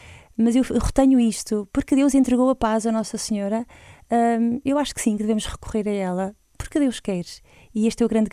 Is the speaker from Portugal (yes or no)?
yes; Portugal; todos a nós que somos portugueses e que nos sentimos tocados por isto